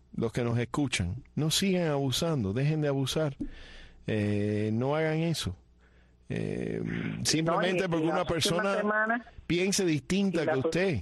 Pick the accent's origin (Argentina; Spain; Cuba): Cuba; puede añadir a esa a ese playlist de cubanos cuando nos sentimos mal